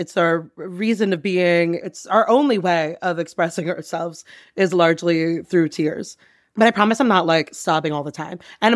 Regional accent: New York, United States; Listener, if you could see me right now, know that I do not look like someone who would have really done well on Long Island.

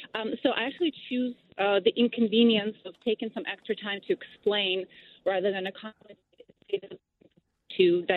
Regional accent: Belarus; moved away as an adult; now in Pasadena, United States; I come from Belarus. I came here about 10 years ago

